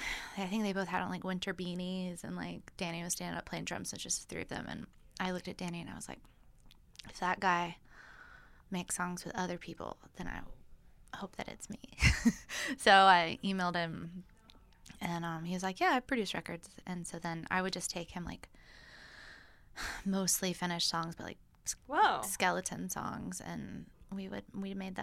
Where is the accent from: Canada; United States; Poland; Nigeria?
United States; South Carolina; In South Carolina.